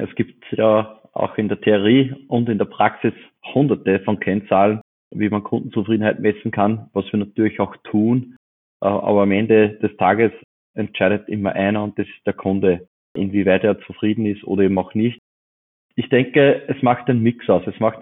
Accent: Austria; Ich bin Österreicher

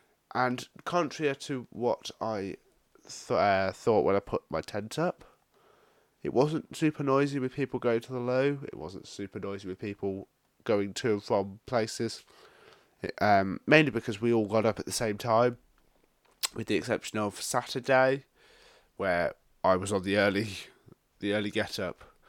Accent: England, United Kingdom; I'm from England, of course, so naturally, a lot of people were from England.

